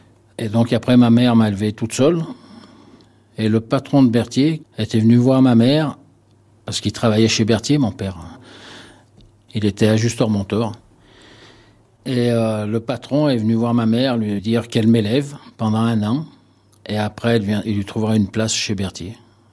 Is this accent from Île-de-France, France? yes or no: no; Givors, Auvergne-Rhône-Alpes, France; born there; je suis retraité, j'ai 66 ans, je suis né à Givors, c'est à peu près à mi-chemin entre Lyon et Saint-Étienne. À Givors, il y avait beaucoup d'entreprises, il y avait beaucoup de travail, c'était vraiment industriel.